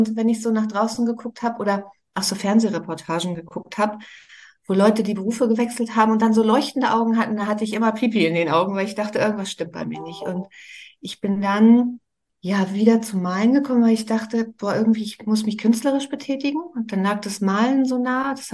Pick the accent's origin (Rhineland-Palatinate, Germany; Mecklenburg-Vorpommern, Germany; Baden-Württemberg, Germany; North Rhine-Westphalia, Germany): Mecklenburg-Vorpommern, Germany; Rostock; ich komme gebürtig aus Rostock und ich bin genauso in die Wendezeit reingekommen, da war ich 16